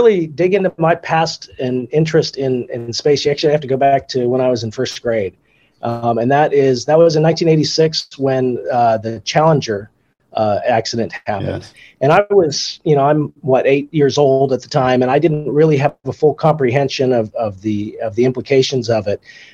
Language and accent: English; Utah, United States; I grew up in Utah